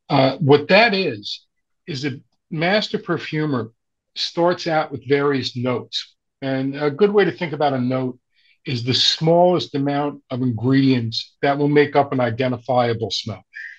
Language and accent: English; New York, United States; from New York, and I am the head perfumer at Demeter Fragrance Library